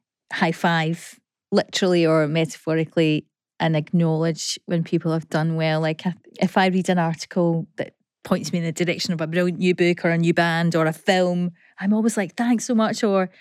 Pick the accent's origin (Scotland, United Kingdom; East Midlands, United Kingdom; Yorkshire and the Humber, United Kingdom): Scotland, United Kingdom; Coatbridge; I'm from Coatbridge. It's just where … were from.